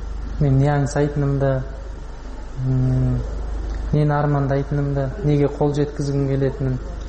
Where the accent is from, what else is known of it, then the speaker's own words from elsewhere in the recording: Kazakhstan; Каным кыргыз экени рас, бирок жаным казак болуп кеткен. Энди убакыт көрсөтөт да, мен өткөн казактын даласында өстүм, казактын суун ичтим. Кыргызстанга барып келип турамын.